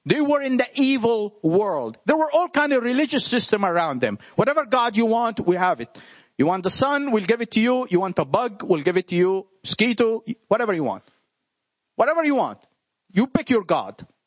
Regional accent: Jerusalem, Jerusalem District, Israel; English is a second language; These guys, I come from Jerusalem and I got to tell you everything about the Old Testament.

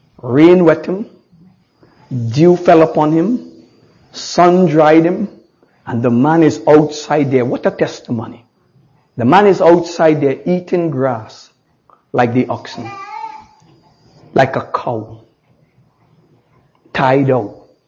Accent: New York, United States; also born or lived in Trinidad; now in Saint Kitts and Nevis; I was born in Trinidad. Raised in New York, I accept that. God sent me to St. Kitts, I accept that.

